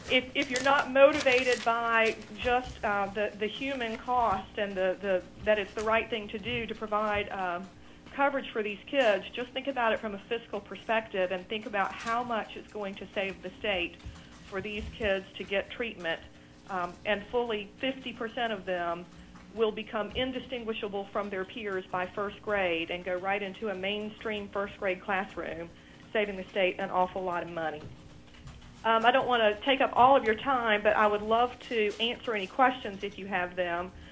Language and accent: English; South Carolina, United States; I'm from South Carolina. You can probably hear my accent.